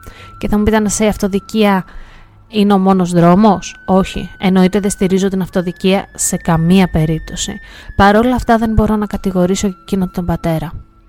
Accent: Western Greece, Greece; Εγώ ζω, το χωριό μου είναι στον προστατευμένο υδροβιότοπο Κοτιχείου Στροφιλιάς.

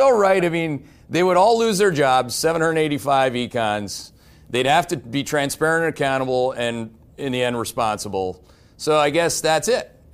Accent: Canada; now in United States; I'm a Canadian. Like, I have a green card. I have a beautiful American family.

